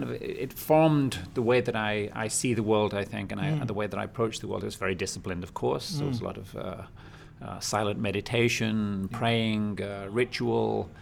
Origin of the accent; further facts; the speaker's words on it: Widnes, North West England, United Kingdom; now in United States; Well, I am English, but I now have two passports. I also have an American passport as well as a British passport. I was born and brought up in the north of England.